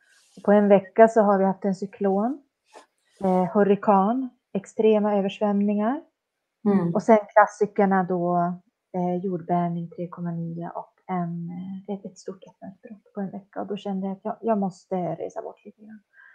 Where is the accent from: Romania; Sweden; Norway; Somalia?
Sweden; Lapland; Jag är ju ändå från Lappland.